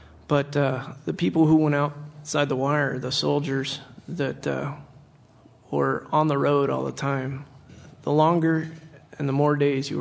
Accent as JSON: {"language": "English", "town": "Lake Tahoe", "region": "California", "country": "United States", "tie": "born or raised there", "also_born_or_lived": "Oregon", "said": "I was born in Sacramento, raised in Lake Tahoe, had a pretty much lived in California until I got married and moved to Oregon."}